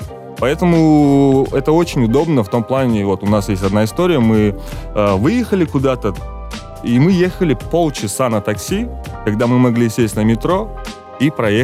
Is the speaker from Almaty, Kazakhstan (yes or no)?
yes; Almaty, Kazakhstan; Ну, у нас горы, конечно. Я из Алматы, да.